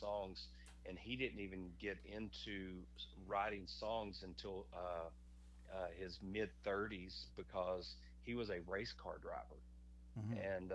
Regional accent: Texas, United States; Yes, sir. I was raised in Texas, and I didn't even get into music until I was a senior in high school.

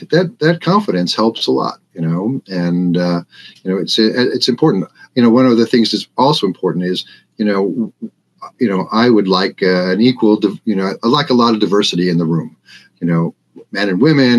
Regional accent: New York, United States; I grew up on Long Island outside of Manhattan. We were there in there a lot as a kid, you know, but it was too much for me.

